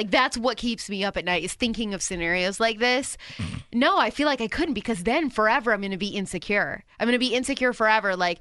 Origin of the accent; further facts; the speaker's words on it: Floyds Knobs, Indiana, United States; also born or lived in Terre Haute, United States / Louisville, United States; I moved here from Louisville, but I was born in Terre Haute and I was raised in southern Indiana in Floyd's Knobs.